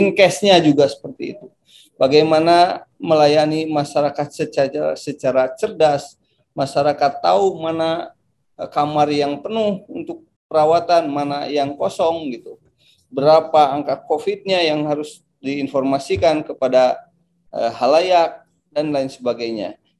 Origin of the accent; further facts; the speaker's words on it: West Java, Indonesia; saya juga orang Kabupaten Bandung. Bekerja di Kota Bandung